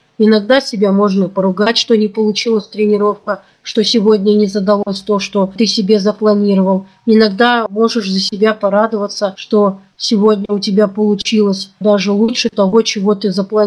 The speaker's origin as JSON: {"language": "Russian", "town": "Norilsk", "region": "Krasnoyarsk Krai", "country": "Russia", "tie": "born or raised there", "said": "Я родилась в Красноярском крае, в городе Норильске. Норильск относится к Таймырскому полуострову. Это суровый город, где у нас 9 месяцев зима, все остальное – лето, весна и осень. Там я и в садик ходила, училась в школе."}